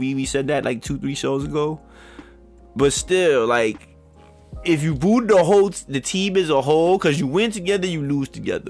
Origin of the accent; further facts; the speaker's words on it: New York, United States; No, well, as a New Yorker, yeah, as a Pelican.